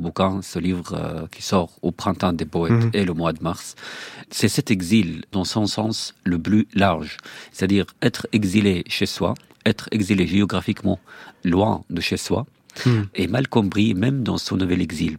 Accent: Damascus, Damascus Governorate, Syria; moved away; Vous savez, évidemment, Damas me manque, beaucoup de choses me manquent en Syrie, car je suis échappé de la Syrie le mois de mars, d'ailleurs.

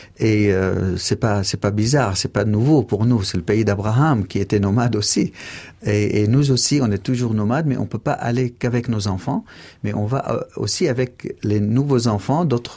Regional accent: Sanat, Dohuk, Iraq; also born or lived in Mosul; Je suis né à Mossoul, à Ninive, l'ancienne Ninive, pas très loin des remparts de Ninive, 10 minutes de là où je suis né, bien que je suis originaire de Sanat, c'est un petit village adorable dans la montagne où il y a beaucoup de cascades

